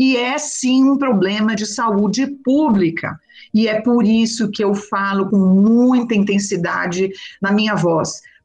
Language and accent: Portuguese; São Paulo, Brazil; now in Santo André, Brazil; Eu sou de São Paulo e moro em Santo André há 24 anos.